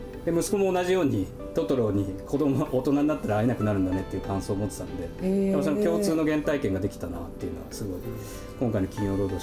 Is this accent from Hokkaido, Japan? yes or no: no; Nagoya, Aichi, Japan; 僕名古屋出身なんですけど、あの岐阜とかにあの祖母とか住んでて